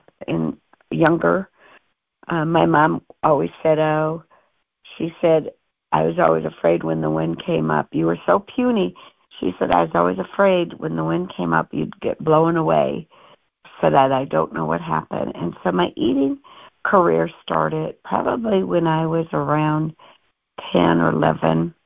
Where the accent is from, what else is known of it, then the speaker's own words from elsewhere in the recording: North Dakota, United States; And I grew up in North Dakota. My dad used alcohol, and we did the geographical move.